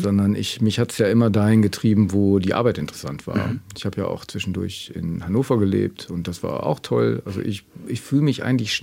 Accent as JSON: {"language": "German", "region": "East Netherlands", "country": "Netherlands", "accent": "East Dutch", "second_language": "German", "said": "Ja, ich habe so einen ostniederländischen Akzent. Ich habe in Amsterdam gelebt eine Zeit lang und da haben die Leute schon gedacht, ich komme vom Land. Also so einen Akzent habe ich."}